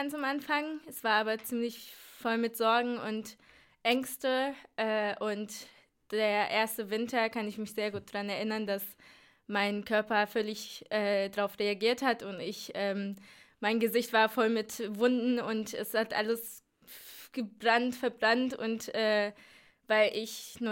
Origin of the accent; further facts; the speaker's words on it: Izmir, İzmir, Turkey; German is a second language; moved away as an adult; also born or lived in Istanbul; now in Germany; Ich komme aus der Türkei, ich bin in Istanbul geboren, aber in Izmir aufgewachsen, das ist die Küstenstadt und bis ich 19 war, habe ich da gelebt mit meinen Eltern zusammen und ab 19 habe ich mich für Studium in Deutschland entschieden und so bin ich nach Deutschland, nach Göttingen gekommen.